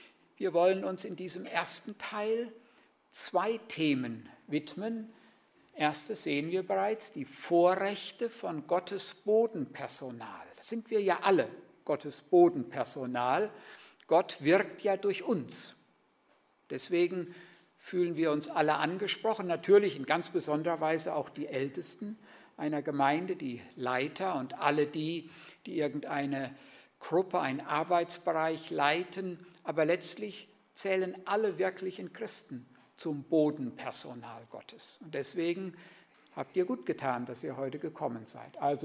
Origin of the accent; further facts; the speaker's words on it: Siegen, North Rhine-Westphalia, Germany; Da kommt nämlich meine Mutter her, aber eben aufgewachsen bin ich in Siegen.